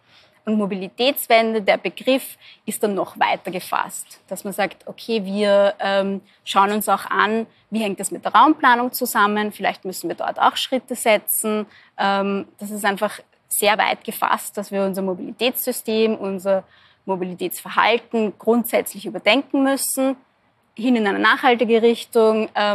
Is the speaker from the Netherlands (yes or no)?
no; Vienna, Austria; ich komme zwar aus Wien, aber aus einem Randbezirk und da war es auch ganz normal.